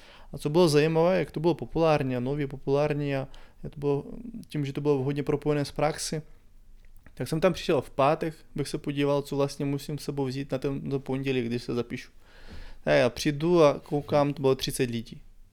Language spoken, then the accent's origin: Czech; Ukraine; Czech is a second language; now in Czechia; Ano, jsem původem z Ukrajiny